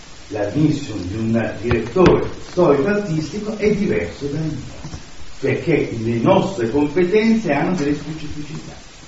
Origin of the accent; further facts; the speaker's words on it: Milan, Lombardy, Italy; con una monotonia degna da buon milanese lombardo da fatto quarti, quale sono io